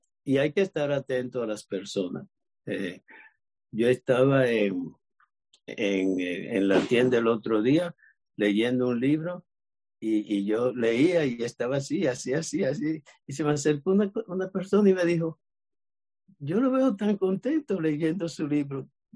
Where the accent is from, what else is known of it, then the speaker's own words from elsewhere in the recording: Cuba; moved away; No es que yo le diga que yo me salí de Cuba y me metí en el agua